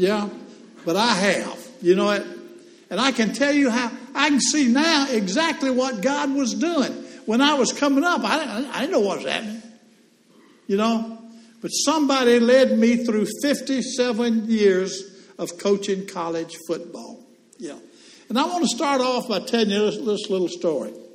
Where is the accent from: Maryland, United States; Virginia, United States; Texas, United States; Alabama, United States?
Alabama, United States; Birmingham; I was raised in Birmingham, lived there for 30 years.